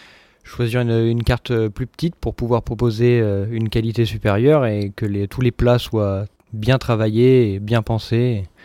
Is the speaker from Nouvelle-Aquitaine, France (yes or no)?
yes; Royan, Nouvelle-Aquitaine, France; moi, je viens de Royan à la base, où j'ai fait toutes mes études de cuisine.